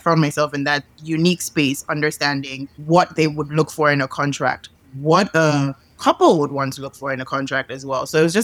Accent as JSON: {"language": "English", "country": "Nigeria", "said": "I'm originally Nigerian."}